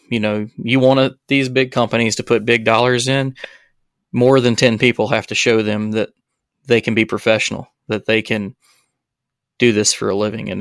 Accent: Alabama, United States; I don't mind a Southern draw. I'm from Alabama.

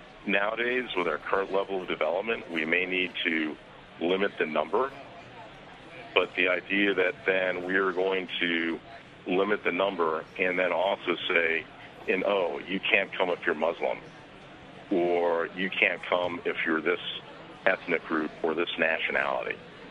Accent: New Jersey, United States; Yes, for me, being an American is, I grew up in New Jersey, 15 miles from the Statue of Liberty

